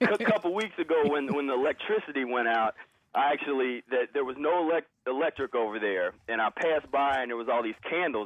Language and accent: English; Cincinnati, Ohio, United States; now in Columbus, United States; First thing, you know, I come from Cincinnati, and when I came to Columbus, I was really impressed